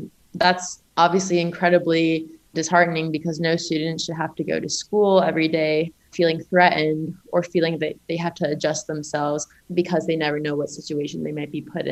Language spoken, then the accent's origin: English; Kissimmee, Florida, United States; Yeah, so I'm from Kissimmee, Florida.